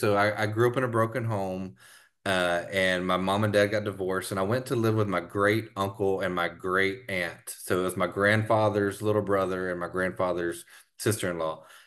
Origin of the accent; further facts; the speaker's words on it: Monroe, Louisiana, United States; now in Lake Charles, United States; I'm originally from Monroe, Louisiana, which is the northeast part of the state. Currently, I live in southwest Louisiana in a town called Lake Charles